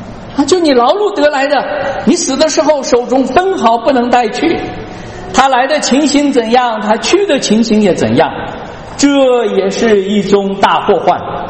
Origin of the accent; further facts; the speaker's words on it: Henan, China; 在我们河南老家啊，这里是历史上丰富的啊，历代这个建立这个王朝的建都的地方